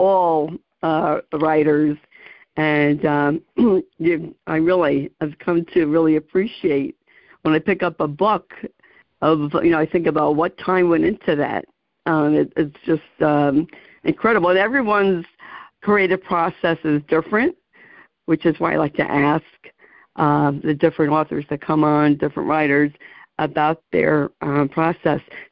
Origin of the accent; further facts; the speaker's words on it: New Jersey, United States; I'm from New Jersey.